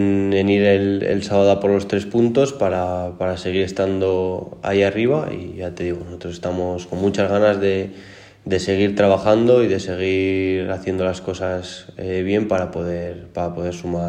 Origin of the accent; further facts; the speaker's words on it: Logroño, La Rioja, Spain; now in Monfarracinos, Spain; yo vivo con Fermín, que somos los dos de Logroño y vivimos en Monferracinos